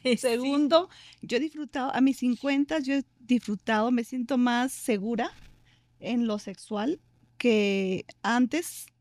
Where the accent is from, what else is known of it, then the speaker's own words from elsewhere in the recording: Peru; Yo soy peruana y en mi país se consume mucho la maca.